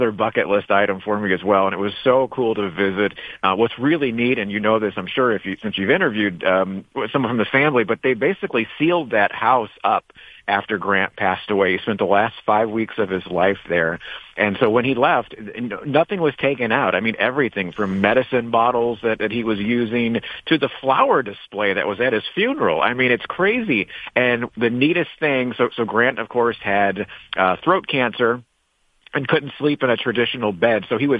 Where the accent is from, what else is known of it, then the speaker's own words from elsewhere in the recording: Missouri, United States; Yeah, my home state of Missouri. Yeah, I love the Truman Library.